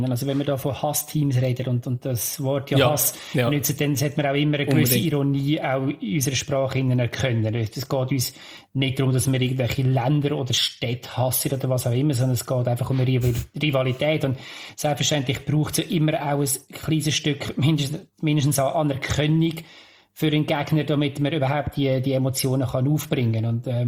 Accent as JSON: {"language": "German", "region": "Lucerne", "country": "Switzerland", "said": "wir haben das als Luzerner mehr als einmal erlebt"}